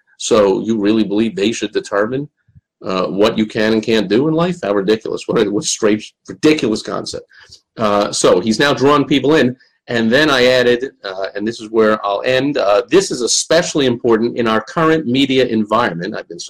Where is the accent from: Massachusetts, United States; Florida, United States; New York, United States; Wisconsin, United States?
New York, United States; I grew up in the Northeast in New York as a surrounded by nothing but left-wing liberal-itis.